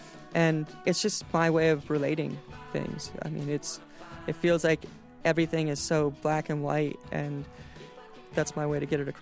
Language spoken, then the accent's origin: English; Alaska, United States; Well, growing up in Alaska, it's a conservative place.